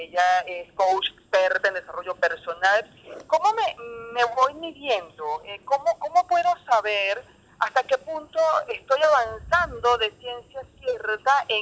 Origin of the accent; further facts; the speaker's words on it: Venezuela; Ante un país como el nuestro, donde conoces parte de lo que es nuestro gentilicio, que somos quizás muchos venezolanos altamente trabajadores